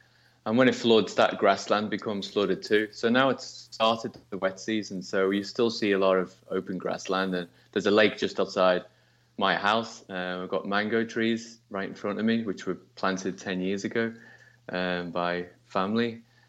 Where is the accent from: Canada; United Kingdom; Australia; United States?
United Kingdom; New Ferry, North West England; New Ferry.